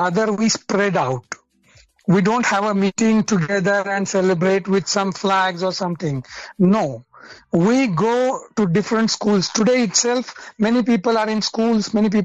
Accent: India; English is a second language; I'm from India and I stay in the city called Pune in the state of Maharashtra.

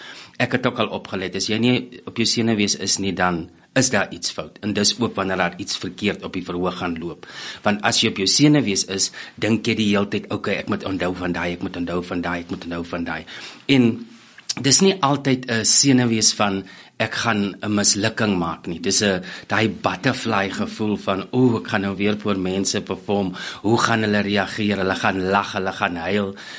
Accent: Groblershoop, Northern Cape, South Africa; now in Pretoria, South Africa; ek is 'n Noordkaper. Ek het groot geword in Groblershoop. Ek is gebore in Appington, maar net gebore. Groblershoop is so 120 kilos uit Appington uit. Ek het daar groot geword, gematrikuleer, en daarna het ek Pretoria toe gekom om drama te studeer.

